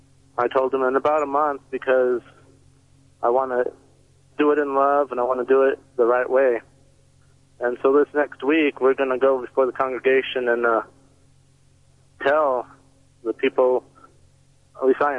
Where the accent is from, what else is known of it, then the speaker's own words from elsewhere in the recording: Fort Collins, Colorado, United States; I just wanted to try to get up to Colorado, Denver. I'm from Fort Collins.